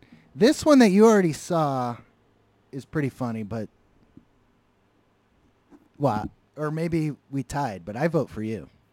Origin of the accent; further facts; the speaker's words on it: Texas, United States; I'm from Texas and I had nothing.